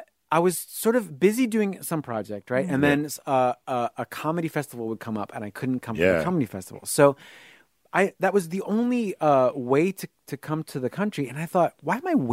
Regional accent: New York, United States; Well, I grew up in a suburb of New York City.

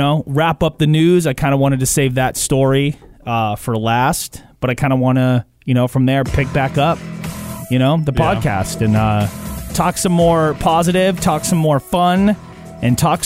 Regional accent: Portland, Maine, United States; used to always run in the Civic Center in Portland, Maine, my hometown.

